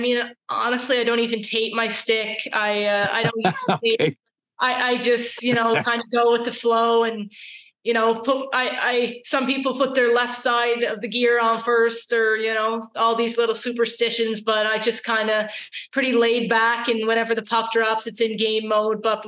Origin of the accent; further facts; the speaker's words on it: Prince Edward Island, Canada; my hometown. PEI is just amazing. And, you know, the small-knit community we have